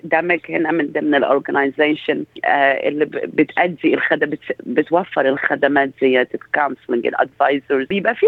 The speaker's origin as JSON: {"language": "Arabic", "country": "Egypt", "moved": "yes", "said": "يعني أنا هنا migrants، يعني جاية أنا مصرية جاية من مصر، فحسيت بالدور كأم لي أطفال لي ولاد كبار في سن المراهقة."}